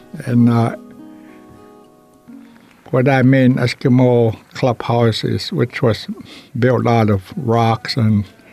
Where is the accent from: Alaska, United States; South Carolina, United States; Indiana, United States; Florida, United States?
Alaska, United States; King Island; also born or lived in Nome; I'm originally from King Island, but I was a summer baby born in Nome in 1947, August 5th. And I'm a senior